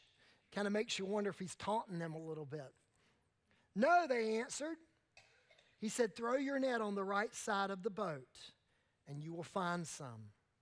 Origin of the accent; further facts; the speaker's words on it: Wilmington, North Carolina, United States; But I grew up fishing with my grandpa, my papa, and actually my granddaddy. And we would go all over, I'm from Wilmington. We'd spend all kinds of times in creeks and out on the sounds of Wrightsville Beach and those areas.